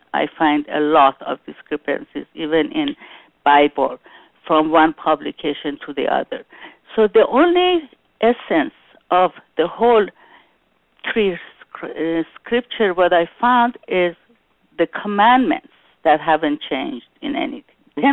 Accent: Iran; when I was in Iran, and I grew up in Iran, all I knew was Islam.

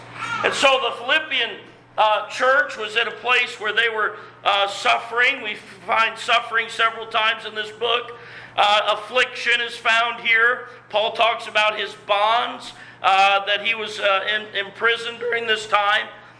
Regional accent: United States; And listen, we're in America, and I thank God for America. I am an American.

